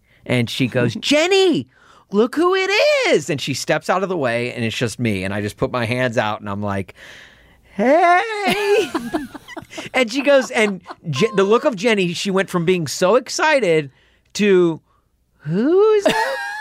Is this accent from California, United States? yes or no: no; Nashville, Tennessee, United States; I was one of two people from the entire mid-state of Tennessee in the freshman class at Mizzou.